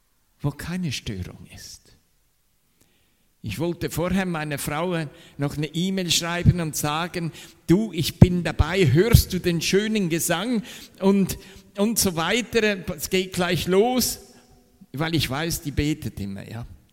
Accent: Zurich, Switzerland; accent: Swiss; Ihr wisst ja, dass ich Schweizer bin. Ich bin in Zürich geboren. Ja, deshalb mein Akzent. Aber Ich bin in der Schweiz in den jungen Jahren auf viele Berge gewandert.

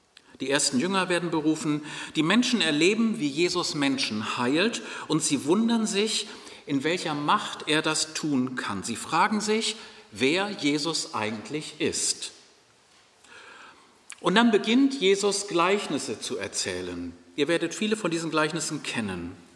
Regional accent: Uetersen, Schleswig-Holstein, Germany; Ich komme aus Uetersen. Das liegt nun nicht gerade hier um die Ecke, aber so weit weg ist es nun auch nicht.

